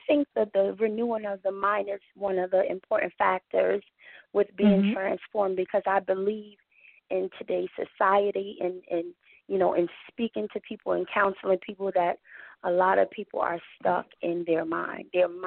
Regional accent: New York, United States; maybe that's just because I'm from New York.

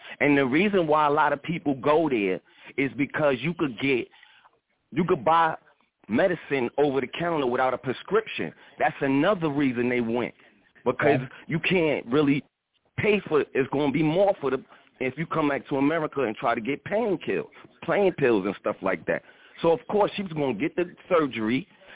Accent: Brooklyn, New York, United States; now in North Carolina, United States; I'm from Brooklyn originally, but I got family in the South, which we all do, some of us all do, and I got a house down here now.

